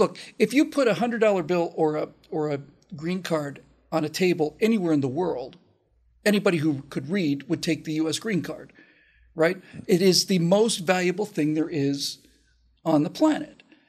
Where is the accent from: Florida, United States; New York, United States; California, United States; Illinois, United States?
Florida, United States; Miami; I grew up in Miami. I got there in 1971, and the Cuban immigrants were the most conservative people